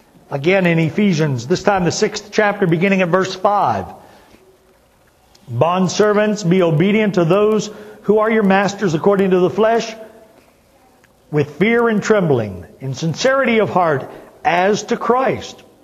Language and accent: English; Upper Ohio Valley, United States; I grew up in the Upper Ohio Valley, not far from a place they would have summer camp meetings.